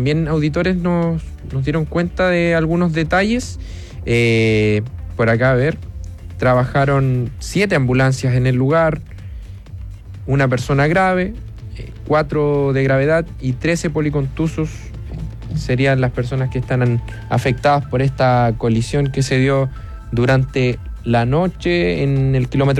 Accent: Maipú, Santiago Metropolitan Region, Chile; de Maipú, aquí iniciando mi turno

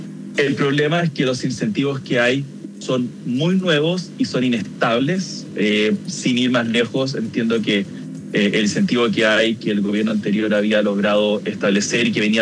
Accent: Chile; now in Los Angeles, United States; Yo vivo en Los Ángeles, soy chileno, soy productor de cine, vivo en Los Ángeles, California.

